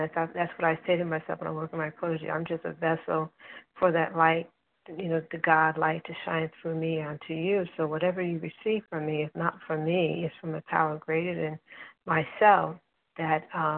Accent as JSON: {"language": "English", "region": "New Jersey", "country": "United States", "said": "And I am from New Jersey."}